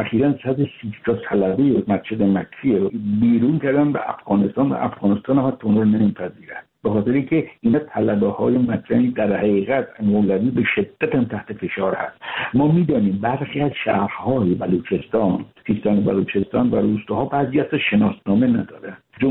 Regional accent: Iran; ما ایرانیم، چه شیعه چه سنی چه بهایی،

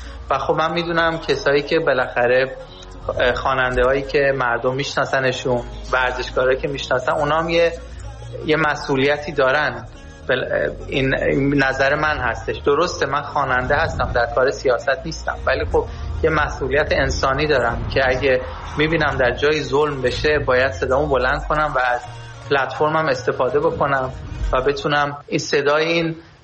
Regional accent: Sweden; ما که در اروپا بزرگ شدیم، در سوئد بزرگ شدیم

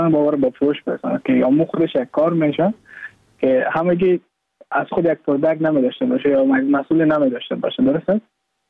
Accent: Mazar-i-Sharif, Balkh, Afghanistan; now in Goa, India; از مزار شریف هستم، از قریه شیرآباد که از قریای درفتاده مزار شریف بخش می باشد که ما در سال 2019 ماه جون به هندوستان آمدم

